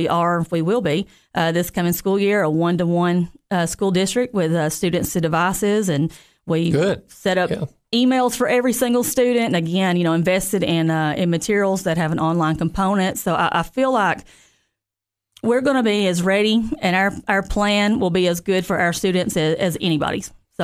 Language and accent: English; United States; So I'm graduated from Jackson County High School and born and raised in Jackson County. Moved away for a while and came back.